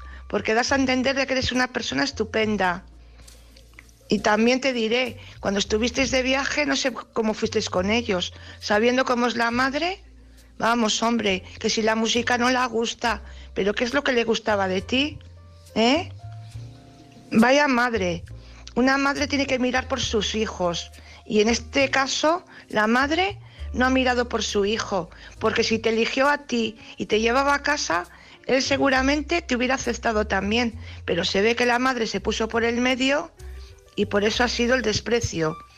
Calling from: Valladolid, Castile and León, Spain; de Valladolid.

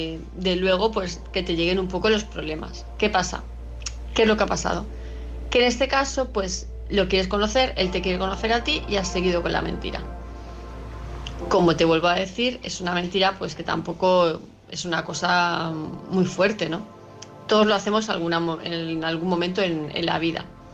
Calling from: Palma de Mallorca, Balearic Islands, Spain; de Palma de Mallorca

